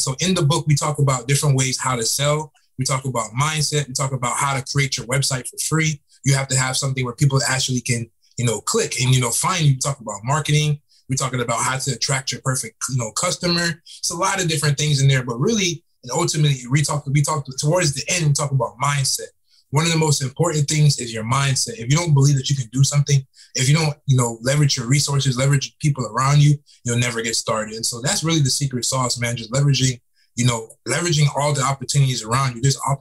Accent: Fort Lauderdale, Florida, United States; now in Atlanta, United States; So I'm from South Florida. I'm from Fort Lauderdale, Florida.

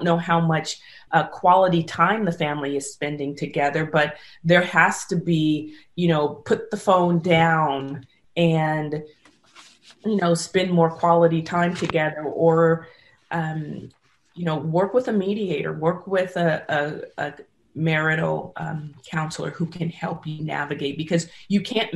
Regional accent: San Francisco, California, United States; Or I'm from San Francisco.

